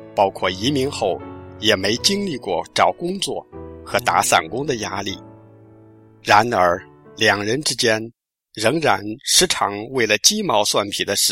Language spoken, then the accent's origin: Chinese; northern China, China; 我则来自北方的农村。